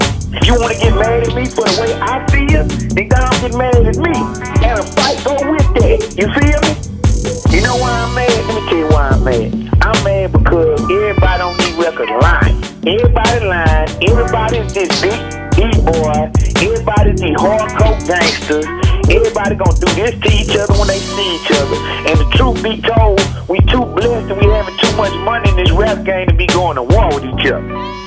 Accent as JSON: {"language": "English", "region": "Texas", "country": "United States", "said": "say man, I'm from Texas, man. I'm from the game."}